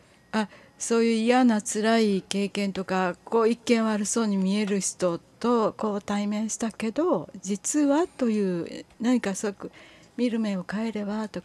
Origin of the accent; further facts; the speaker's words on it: Osaka, Japan; 私もこう大阪で育った、何年間かは大阪で育ってるんで